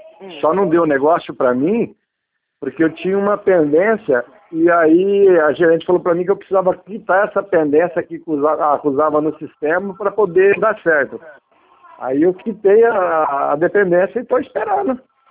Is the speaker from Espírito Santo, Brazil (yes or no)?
no; Glicério, São Paulo, Brazil; Eu sou de Glicério, da minha cidade. Mas a minha agência é Birigui.